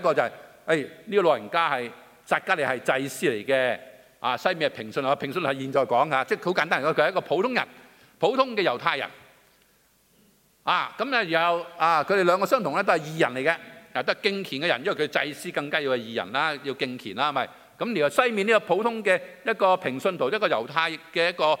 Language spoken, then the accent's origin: Cantonese; China; 一個人物是我們中國人所講的所尊敬的聖人